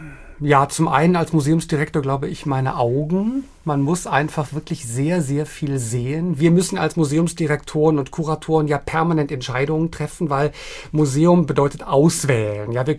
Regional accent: Berlin, Germany; ich bin ja in West-Berlin groß geworden

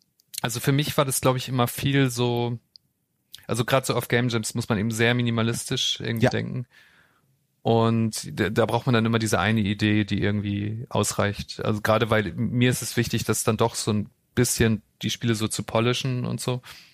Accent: Lower Saxony, Germany; Niedersachsen, in der Nähe von Walsrode.

